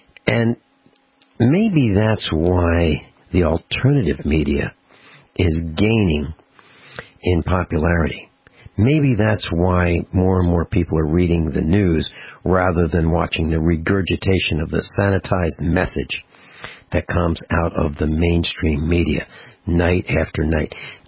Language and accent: English; Netherlands; English is a second language; I am Dutch, so English is not my native language.